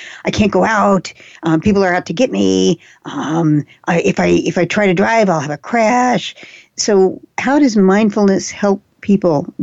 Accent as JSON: {"language": "English", "region": "Texas", "country": "United States", "said": "I'm a Texan. It's our state flower."}